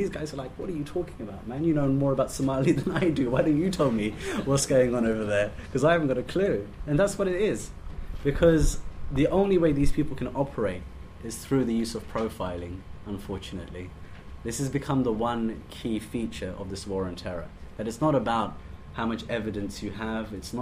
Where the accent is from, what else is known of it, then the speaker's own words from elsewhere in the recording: United Kingdom; born there; The ultimate one, of course, being the British-born Pakistani, which I'm proud to be of.